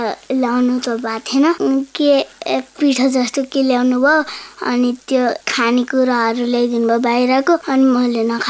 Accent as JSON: {"language": "Nepali", "town": "Surkhet", "region": "Karnali Province", "country": "Nepal", "tie": "born or raised there", "said": "हाम्रो घर चाहिँ सुर्खेत हो"}